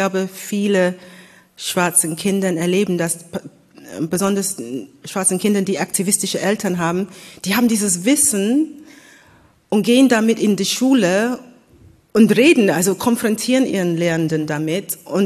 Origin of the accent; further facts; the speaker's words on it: United Kingdom; German is a second language; now in Germany; weil ich tatsächlich aus Großbritannien kam. Also für mich war das eine, das hat einfach besser gepasst für mich, dass ja, das stimmt, das ist nicht meine Sprache, das ist nicht meine Kultur